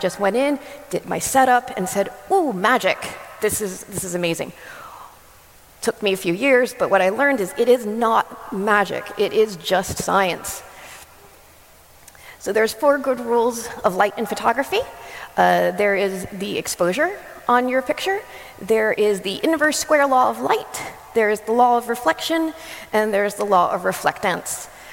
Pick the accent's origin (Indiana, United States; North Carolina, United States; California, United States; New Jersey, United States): New Jersey, United States; Also, if you didn't notice the accent, I am American. I'm from New Jersey, so I talk very fast.